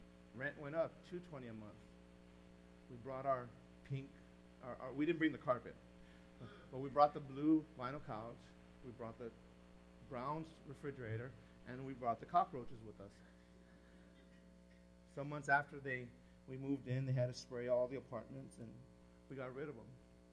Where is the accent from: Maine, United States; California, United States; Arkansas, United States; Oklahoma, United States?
California, United States; Los Angeles; I went to Garfield, I'm from East L.A.